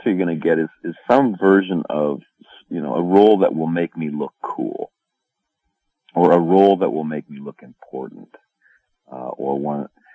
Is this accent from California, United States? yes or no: yes; California, United States; I'm sorry, man, fooled you. I'm from California.